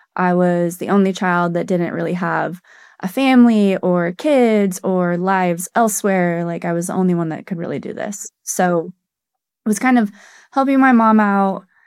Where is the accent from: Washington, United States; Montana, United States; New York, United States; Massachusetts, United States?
Montana, United States; Cardwell; Well, I grew up in Montana, actually, in a very, very small town called Cardwell. It's about 45 minutes west of Bozeman. You blink, you miss it. It's that small.